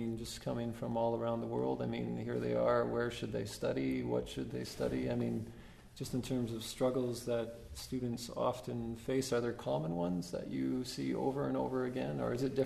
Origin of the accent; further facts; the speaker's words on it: Saskatchewan, Canada; And I'm from Saskatchewan.